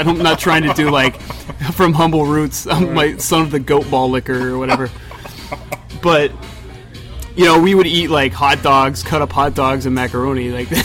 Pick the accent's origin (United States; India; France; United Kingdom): United States; Rushville, Illinois; I'm originally from, I'm from a place where it's on the way to nowhere. Oh, yeah. It's called Rushville, Illinois.